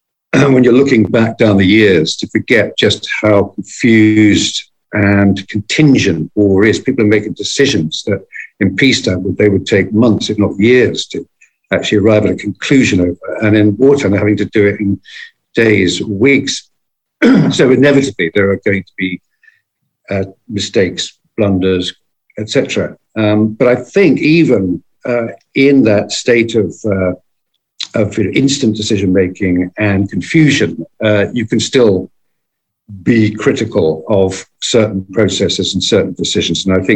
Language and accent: English; United Kingdom; I'm a Brit.